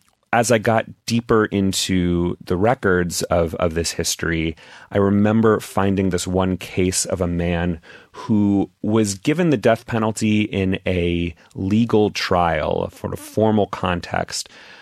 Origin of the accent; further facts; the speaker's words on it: Texas, United States; I grew up in Texas